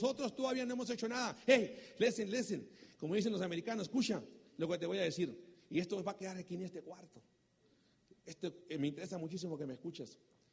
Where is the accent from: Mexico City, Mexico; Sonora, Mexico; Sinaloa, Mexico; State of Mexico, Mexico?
Sonora, Mexico; Yo vengo de Sonora. Sonora, para si no sabes, México, está en el norte del país, a un ladito de Arizona. Sonora es la sucursal del infierno.